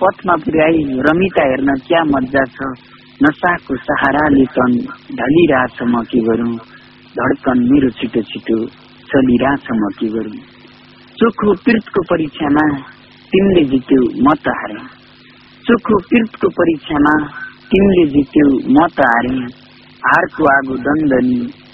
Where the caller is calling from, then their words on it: Sunauli, Lumbini Province, Nepal; सुनौलबाट।